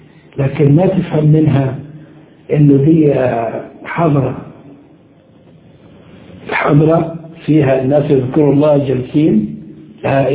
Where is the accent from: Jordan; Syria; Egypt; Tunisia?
Egypt; الخرافات دي عندنا في القريه او على مستوى الناس الجهله، هو طلعت على مستوى الناس المتعلمين. كنت فاكر اني عندنا في مصر